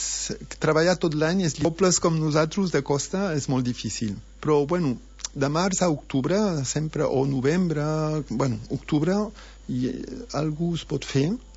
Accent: Roses, Catalonia, Spain; also born or lived in France; Jo sóc d'aquí, he nascut a Roses, i corri de petit fins ara

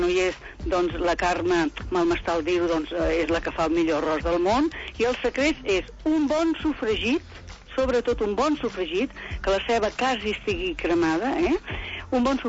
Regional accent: Barcelona, Catalonia, Spain; ara jo sóc de Barcelona, vaig néixer a Sant Gervasi i visc al Barri Gòtic.

